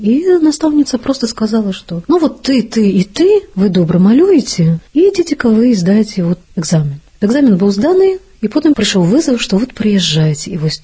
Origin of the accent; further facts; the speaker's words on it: Brest, Brest Region, Belarus; Я нарадзілася ў Берасці. Мой бацька вайсковец, маці, медсестра таксама працавала ў вайсковым шпіталі. І вот мы жылі ў закрытым горадзе на той час, на цудоўнай вуліцы імя Героя Абароны Брэсцкай крэпасці.